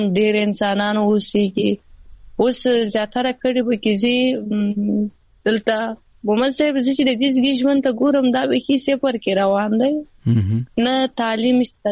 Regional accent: Afghanistan; ما تر اوسه پورې دا احساس نه دی کړی چې زه افغانستان والی یم زه صحیح ده خو زه افغان یم ویاړ کوم زه افغان یم

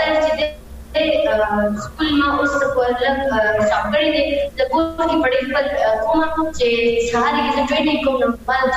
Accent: Peshawar, Khyber Pakhtunkhwa, Pakistan; زه بیسیکلی د پېښور نه یم، مې پېښور نه

